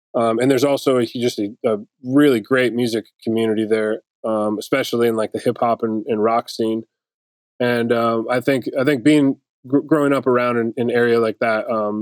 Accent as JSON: {"language": "English", "town": "Detroit", "region": "Michigan", "country": "United States", "tie": "born or raised there", "said": "My parents both worked in the automotive industry. I grew up in Detroit"}